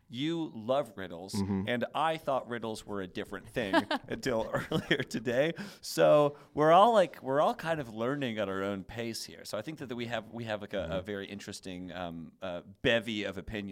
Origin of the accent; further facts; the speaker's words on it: Indiana, United States; I'm from Indiana, and I have an uncle that's a hunter